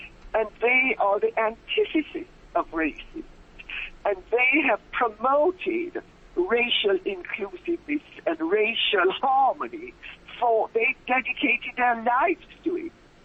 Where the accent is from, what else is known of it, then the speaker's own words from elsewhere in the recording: Jamaica; because I'm Jamaican, and everybody knows that Jamaica has, you know, every single color onto the rainbow, all mixed up.